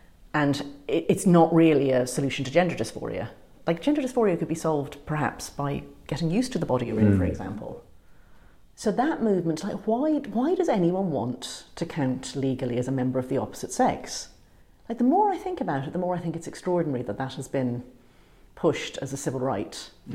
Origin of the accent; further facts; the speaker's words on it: Ireland; Yeah, we foolishly brought in self-ID without any debate in 2015.